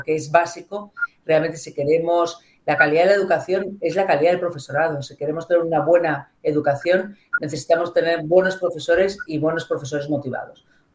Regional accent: Barcelona, Catalonia, Spain; born there; además nací en Barcelona, o sea, soy española y catalana

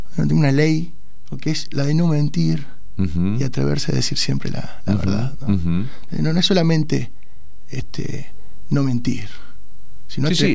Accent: Lanús, Buenos Aires Province, Argentina; De Lanús, el conurbano profundo, ¿no? Lanús, el viejo partido 4 de junio.

